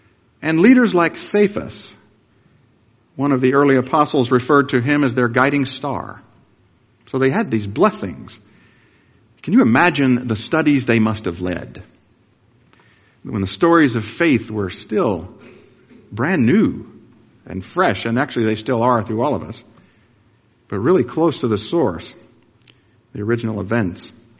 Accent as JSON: {"language": "English", "region": "Georgia", "country": "United States", "said": "I come from Georgia, way across the way, and we wave over there."}